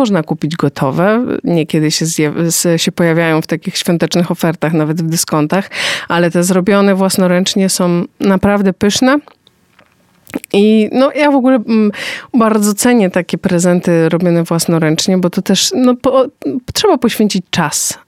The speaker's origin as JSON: {"language": "Polish", "region": "Łódź Voivodeship", "country": "Poland", "tie": "born there", "said": "Ja jestem, urodziłam się na pograniczu łódzkiego i świętokrzyskiego"}